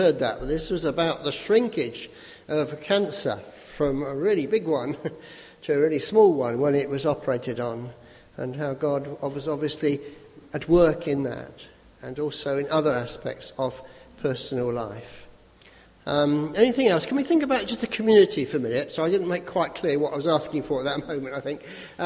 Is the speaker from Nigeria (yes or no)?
no; England, United Kingdom; And I think we sometimes, as English British Christians, sometimes are not very upfront about this